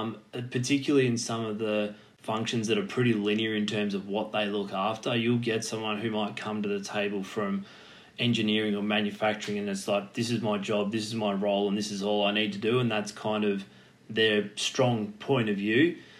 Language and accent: English; Torquay, Victoria, Australia; I guess growing up in Torquay back down on the Surf Coast